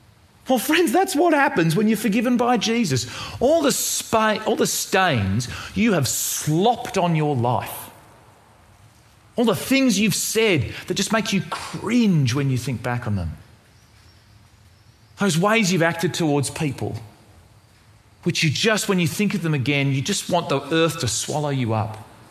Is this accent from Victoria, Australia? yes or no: no; Tasmania, Australia; I'm from Tasmania.